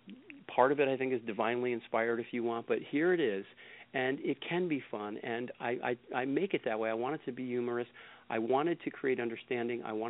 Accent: New England, United States; And I grew up in New England where it's very conventional, and, you know, you just suck it up.

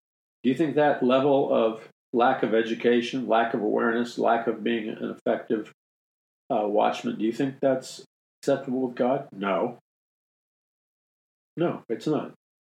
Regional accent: New York City, New York, United States; because I grew up in Jackson Heights, Queens, during the hippie days.

